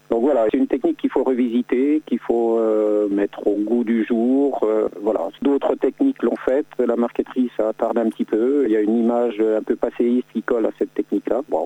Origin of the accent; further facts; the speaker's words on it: Brittany, France; born there; Et puis, en 1986, je suis rentré en Bretagne, là où je vis, mon pays natal.